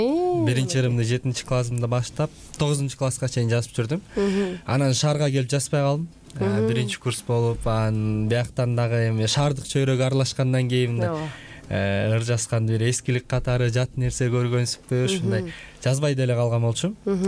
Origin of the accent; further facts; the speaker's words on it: Kögöy, Naryn Region, Kyrgyzstan; Мен Нарын областына караштуу Жумгал районунун Көгөй деген айылында туулгам. Жумгалда өсүп чоңойгом.